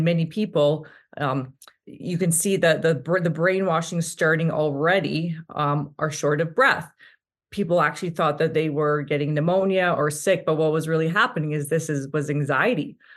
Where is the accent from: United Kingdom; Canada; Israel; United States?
Canada; British Columbia; I'm 43. I grew up in British Columbia. I'm fourth generation Russian Dukhobor.